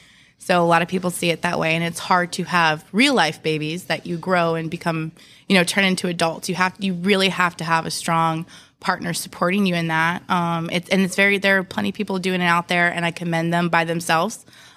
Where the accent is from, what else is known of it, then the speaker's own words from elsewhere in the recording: Williamsburg, Virginia, United States; I'm from Williamsburg, Virginia, the Gabriel Archer Tavern. And I was 21. So in Virginia, you have to be 21